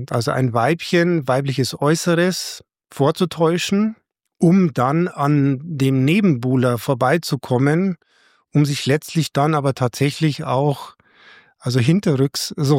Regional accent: Southern Germany, Germany; ich bin Süddeutscher

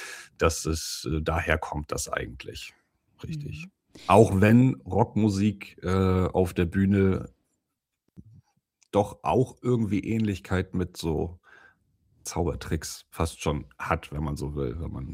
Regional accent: Neumünster, Schleswig-Holstein, Germany; born there; ich bin gebürtiger Neumünsteraner

